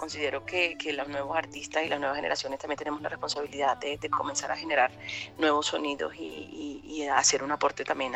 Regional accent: Valledupar, Cesar, Colombia; born there; now in Bogotá, Colombia; Yo nací en Valledupar, pero he vivido la mitad de mi vida en Bogotá.

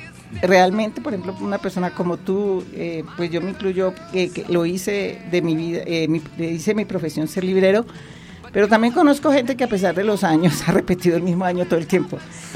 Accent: Buga, Valle del Cauca, Colombia; De ahí continué pues mi vida de una muchacha de provincia. Yo soy de Buga

